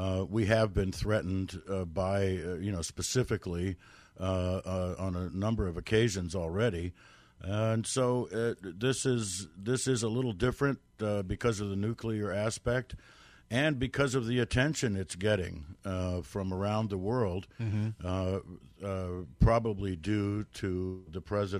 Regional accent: Washington, D.C. area, United States; because I grew up in the Cold War right outside D.C.

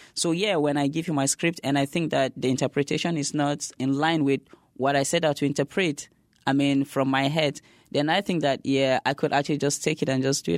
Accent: Nigeria; growing up, I actually wanted to always be on the radio

